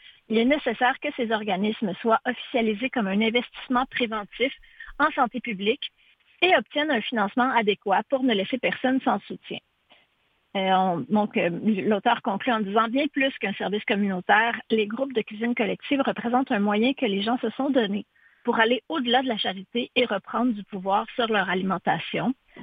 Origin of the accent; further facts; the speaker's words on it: Quebec, Canada; Puis, parce qu'on vient de l'Abitibi, puis les bleuets de l'Abitibi